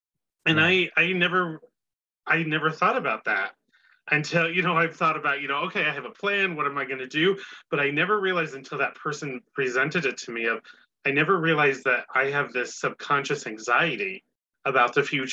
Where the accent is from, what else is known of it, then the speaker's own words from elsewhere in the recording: United States; I'm born and raised in the States